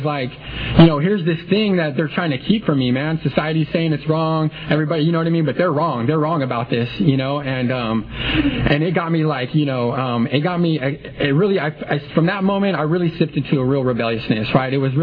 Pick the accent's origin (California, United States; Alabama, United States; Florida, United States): California, United States; Hanford; I grew up in Hanford with my dad.